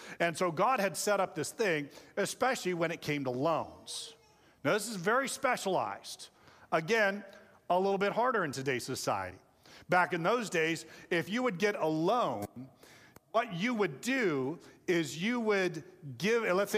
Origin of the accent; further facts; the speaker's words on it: United States; So, but it was very hard for me, even as American, because let me tell you, some of the service we got overseas was really fantastic.